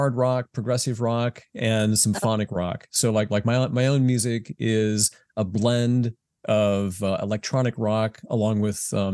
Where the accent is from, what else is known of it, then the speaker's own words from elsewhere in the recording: United States; born and raised here in America, but I'm made of many things.